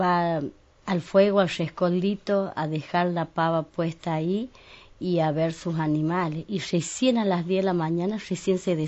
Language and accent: Spanish; Los Pedrazas, Catamarca, Argentina; Soy oriunda de Los Pedrazas, toda mi familia es